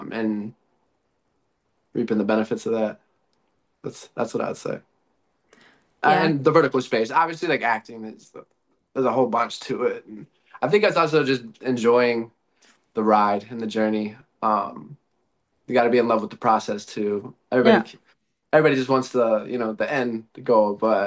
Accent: Midwest, United States; I'm from the Midwest, so I'd say I'm a big like steak and potatoes guy

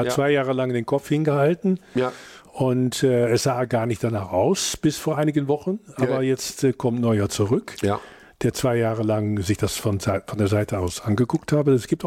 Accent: Netherlands; das muss uns natürlich freuen als Niederländer

